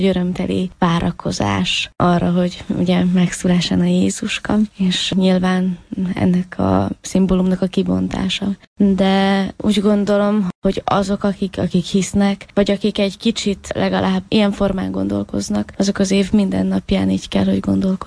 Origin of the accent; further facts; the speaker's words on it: Békés, Hungary; Szerencsére a megyében, ahonnan én származom, Békés megyéből nagyon sok barátom